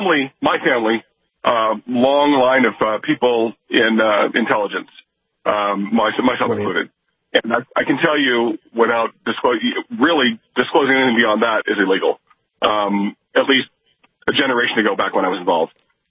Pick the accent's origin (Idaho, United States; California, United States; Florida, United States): Idaho, United States; I'm a conservative. That guy's from my home state of Idaho